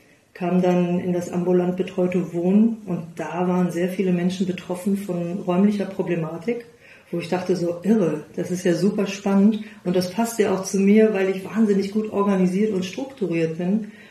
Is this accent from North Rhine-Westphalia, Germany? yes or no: yes; Düsseldorf, North Rhine-Westphalia, Germany; ich bin Düsseldorferin und werde dieses Jahr 50 Jahre alt